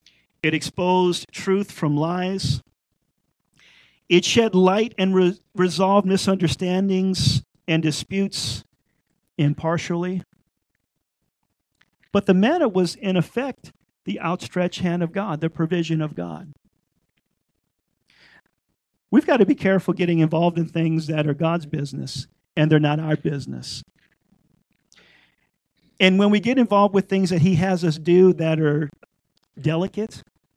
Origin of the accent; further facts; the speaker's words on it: Louisiana, United States; You know, my family, I'm Creole from Louisiana.